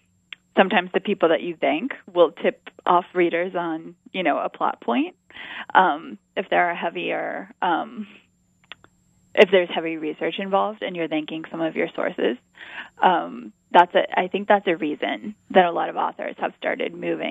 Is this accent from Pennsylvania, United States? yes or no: yes; Pittsburgh, Pennsylvania, United States; now in Cincinnati, United States; And I grew up in Pittsburgh, and I live in Cincinnati now